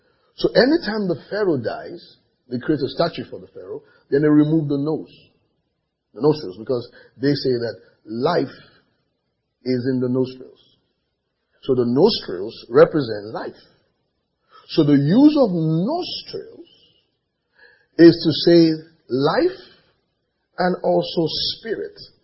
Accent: Nigeria; I'm Nigerian. I can't speak Hebrew.

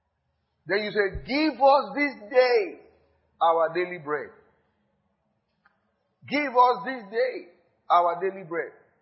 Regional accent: Nigeria; I say, I'm a Nigerian.

